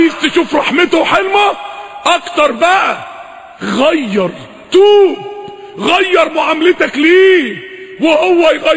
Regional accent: Mansoura, Dakahlia, Egypt; عندنا في المنصورة

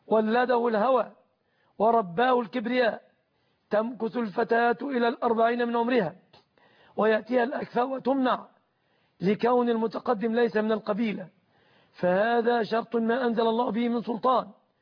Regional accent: Egypt; بلادنا مصر

